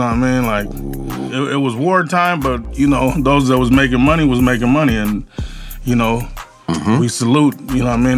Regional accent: San Diego, California, United States; Southeast San Diego, Skyline area.

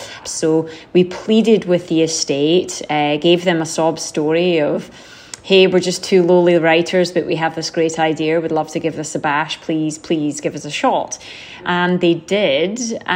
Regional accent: United Kingdom; as a Brit

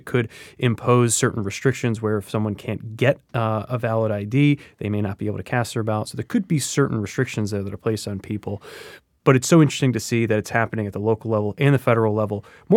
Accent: Connecticut, United States; I grew up in Connecticut, so pretty close to New York City.

